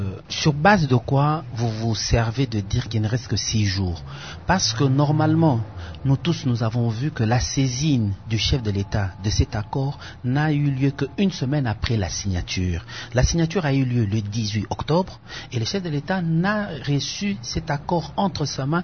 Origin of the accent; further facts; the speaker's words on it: DR Congo; Nous tous, nous sommes Congolais